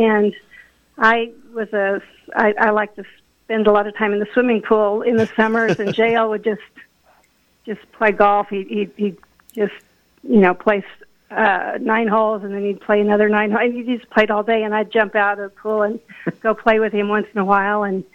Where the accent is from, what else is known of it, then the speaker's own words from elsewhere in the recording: Emporia, Kansas, United States; You know, growing up in Emporia, we both grew up on the same street, on Prairie Street, and spent a lot of time at Emporia Country Club playing golf